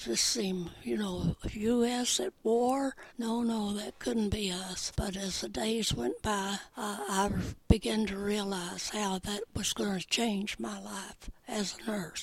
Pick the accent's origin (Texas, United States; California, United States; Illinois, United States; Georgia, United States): Georgia, United States; Blue Ridge; now in Windsor, United States; Well, at that time, it was very nice. A small town right on the Tennessee-North Carolina line.